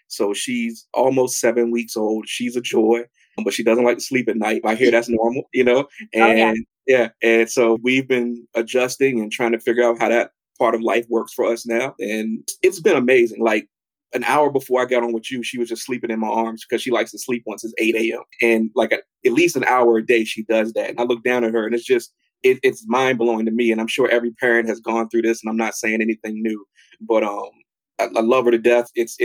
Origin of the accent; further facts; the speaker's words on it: Hopewell, United States; Growing up in Hopewell, there weren't working artists.